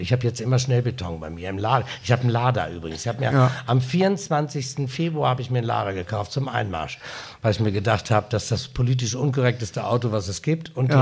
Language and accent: German; Osnabrück, Lower Saxony, Germany; now in Hamburg, Germany; Ich liebe Osnabrück, das ist meine Heimat. Aber ich lebe in Hamburg